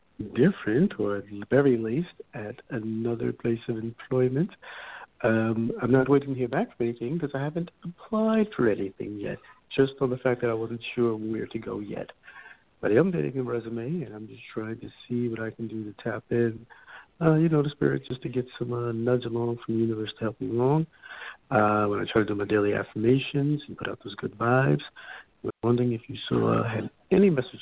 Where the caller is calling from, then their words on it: New York, United States; I'm calling from New York.